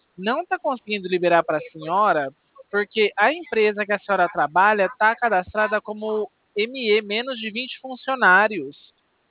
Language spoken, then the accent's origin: Portuguese; Bebedouro, São Paulo, Brazil; mas eu sou de Bebedouro.